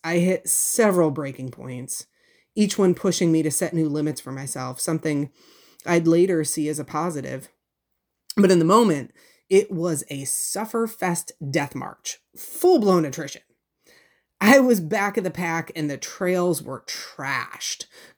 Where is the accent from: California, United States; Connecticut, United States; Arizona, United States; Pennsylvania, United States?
Pennsylvania, United States; I like the design and the fact that he was from my home state of Pennsylvania.